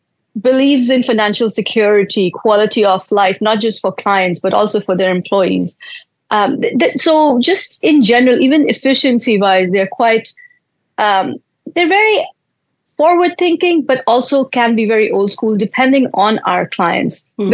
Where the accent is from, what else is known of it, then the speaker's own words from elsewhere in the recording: India; moved away as an adult; also born or lived in Africa / Newcastle, United Kingdom / Canada; I was born in India. I was there till I was about 18. And I've also lived in Africa and, of course, UK. I lived in Newcastle and then Canada, of course.